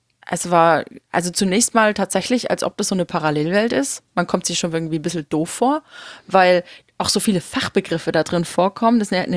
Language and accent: German; Germany; born there; Ja, ich bin noch in der DDR geboren.